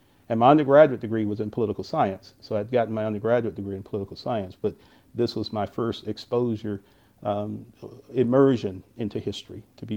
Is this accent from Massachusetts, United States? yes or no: no; Indian Woods, North Carolina, United States; can I write about my hometown? And his remarks were that if you don't write about it, nobody else will. And so that's how I ended up writing my master's thesis on Indian Woods